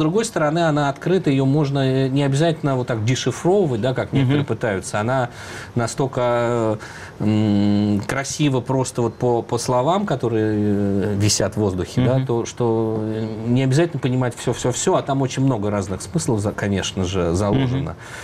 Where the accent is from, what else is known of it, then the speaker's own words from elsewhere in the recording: Moscow, Russia; Я родился в Москве, вырос в Москве.